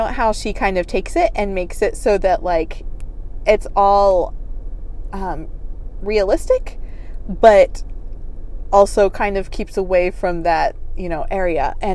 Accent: United States; I cannot read it naturally for the life of me because I am clearly American.

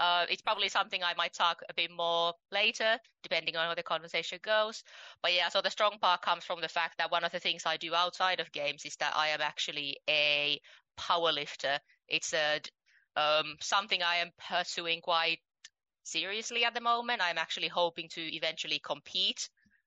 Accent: Finland; So I grew up in Finland in a working class family.

